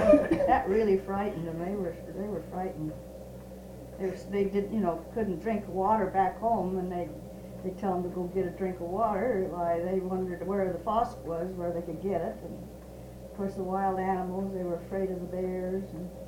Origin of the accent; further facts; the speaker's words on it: Sandpoint, Idaho, United States; also born or lived in Clearwater; we came from Clearwater area, but we were raised in Sandpoint.